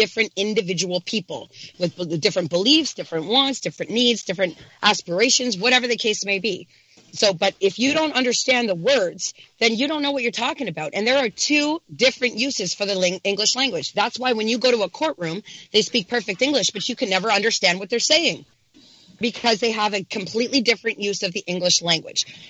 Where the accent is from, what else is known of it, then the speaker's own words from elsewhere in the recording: Canada; not because I'm a chick, but because I'm Canadian.